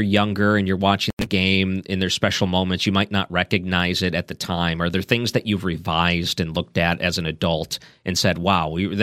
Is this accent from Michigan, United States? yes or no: yes; Detroit, Michigan, United States; Yeah, so I grew up in Detroit.